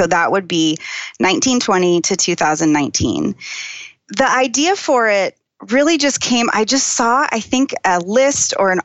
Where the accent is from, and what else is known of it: Phoenix, Arizona, United States; born or raised there